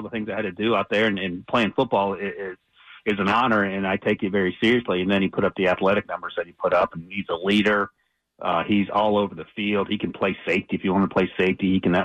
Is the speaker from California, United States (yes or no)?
no; Buies Creek, North Carolina, United States; I'm originally from Buies Creek, home of the Fighting Camels.